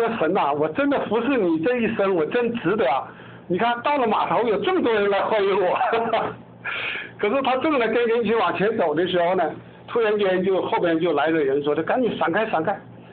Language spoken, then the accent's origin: Chinese; China; 哎，我中国人最会查好消息了